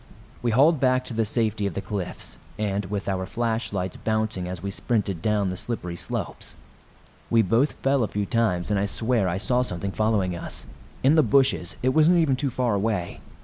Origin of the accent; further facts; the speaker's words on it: South Africa; I'm from South Africa. I'm a 26-year-old female